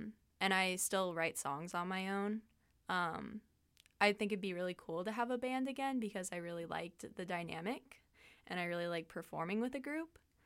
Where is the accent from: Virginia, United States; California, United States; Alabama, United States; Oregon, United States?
Oregon, United States; Pendleton; so the band was formed in 2014 at the Pendleton Rock and Roll Camp in my hometown, Pendleton, Oregon.